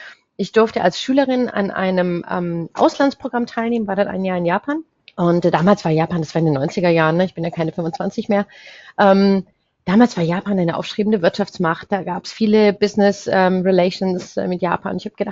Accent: Germany; ich bin in Deutschland aufgewachsen. Trotz allem habe ich meine Kindheit in Deutschland verbracht

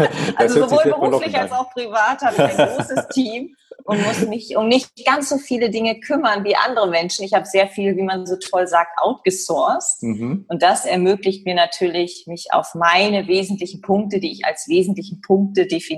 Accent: Leer, Lower Saxony, Germany

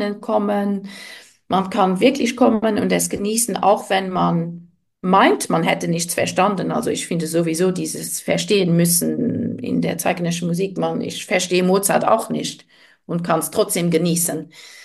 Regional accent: Luxembourg; born there; moved away

